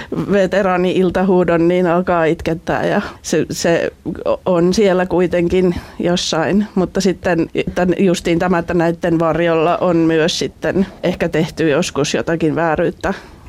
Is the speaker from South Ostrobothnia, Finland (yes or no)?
yes; Ylistaro, South Ostrobothnia, Finland; itse olen kasvanut tuolla Ylistarossa ja myöskin maanviljelijäperheessä. Ja itsellä oli isovanhemmat sen verran nuoria, että eivät ole olleet sodassa, mutta sitten tosiaan niin kuin isän puolelta on sitten Karjalan evakko.